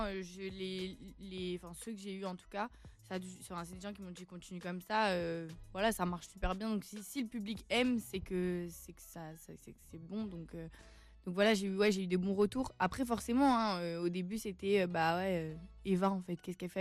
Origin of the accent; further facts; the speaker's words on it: Cannes, Provence-Alpes-Côte d'Azur, France; Je suis de Cannes